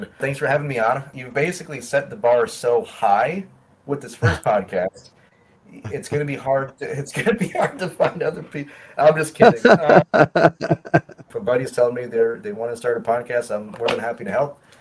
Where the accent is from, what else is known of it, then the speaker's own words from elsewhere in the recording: Connecticut, United States; Connecticut.